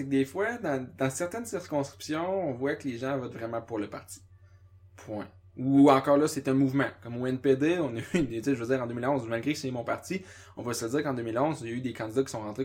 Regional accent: Quebec, Canada; je suis originaire de l'Abitibi.

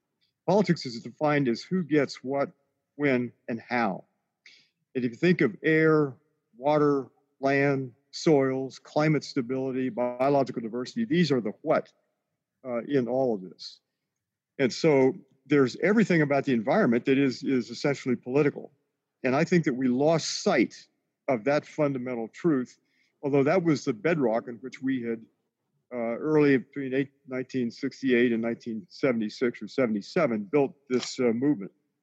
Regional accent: Youngstown, Ohio, United States; I grew up in Youngstown, Ohio, and disinvestment in cities was a major part of that.

